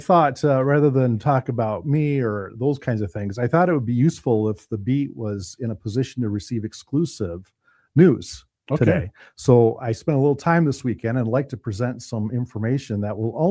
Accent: Holland, Michigan, United States; now in Muskegon, United States; And Muskegon is now my home. Born and raised in Holland. I went to school in Holland, but Muskegon is my home.

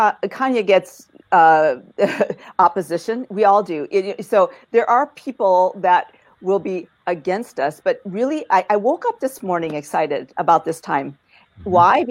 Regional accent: Sioux Falls, South Dakota, United States; and then my hometown, Sioux Falls, South Dakota, was hit with three tornadoes that day before.

